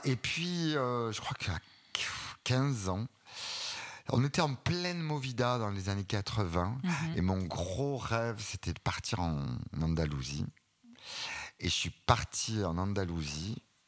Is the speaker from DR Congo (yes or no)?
no; Provence-Alpes-Côte d'Azur, France; pour la faire courte, je viens de Camargue.